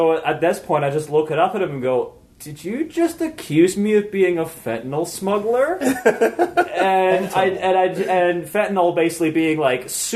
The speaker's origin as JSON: {"language": "English", "country": "Canada", "said": "and I figured I'm Canadian, it's Canadian, why not?"}